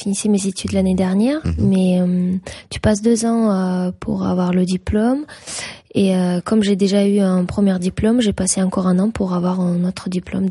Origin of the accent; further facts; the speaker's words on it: Kazakhstan; qui travaille aussi avec mon pays natal, Kazakhstan.